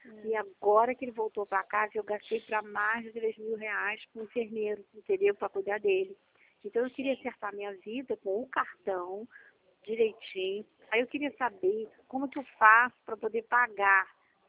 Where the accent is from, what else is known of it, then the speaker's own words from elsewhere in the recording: Nova Friburgo, Rio de Janeiro, Brazil; Sim, sou do estado do Rio, Nova Friburgo.